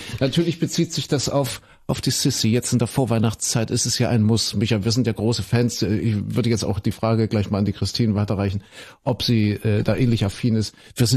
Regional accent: Köthen, Saxony-Anhalt, Germany; born or raised there

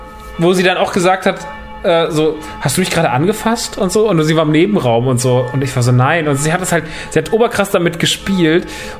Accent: Rodgau, Hesse, Germany; Ich bin ja groß geworden im Rottgau, in der Vorstadt.

